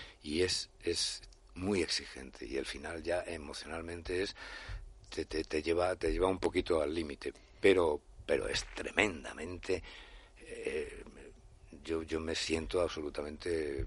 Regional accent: Zaragoza, Aragon, Spain; Vamos, iremos en su momento a Zaragoza, a mi tierra

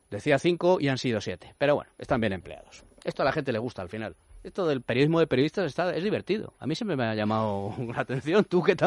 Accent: Spain; yo, antes que aficionado al fútbol, soy español.

